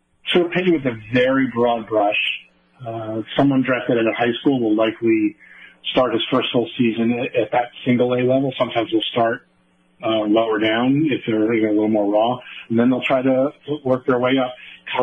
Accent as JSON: {"language": "English", "town": "Pittsburgh", "region": "Pennsylvania", "country": "United States", "said": "I'm from Pittsburgh. That was just me."}